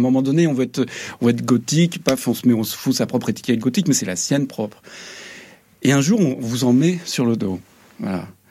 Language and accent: French; Tours, Centre-Val de Loire, France; moi je viens de Tours, qui est dans la Touraine, qui est une ville un peu bourgeoise, qui est un peu, où c'est pas facile d'être en marge.